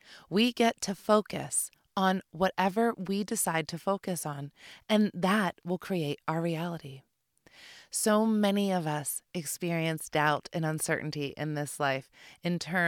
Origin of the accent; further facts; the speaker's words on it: Philadelphia, Pennsylvania, United States; I grew up in Philadelphia, and he reminded me of Rocky.